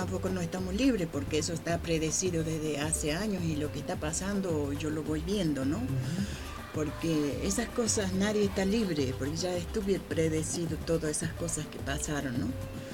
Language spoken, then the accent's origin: Spanish; Bolivia; ¡Boliviana! Y alguien me pregunta, ¿de dónde sos? ¿Sos de Bolivia? ¿Y cuál es el problema?